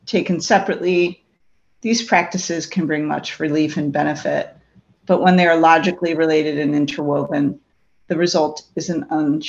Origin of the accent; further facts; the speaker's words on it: Orlando, Florida, United States; I'm a compulsive debtor and spender, and I am from Orlando, Florida.